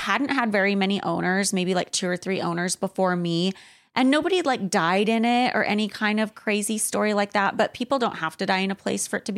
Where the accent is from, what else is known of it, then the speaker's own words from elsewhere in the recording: Craig, Alaska, United States; We lived in a really small town. Sometimes, even before we settled in the town I was in, Craig, when I was preschool age, we would live in places that were very off the grid.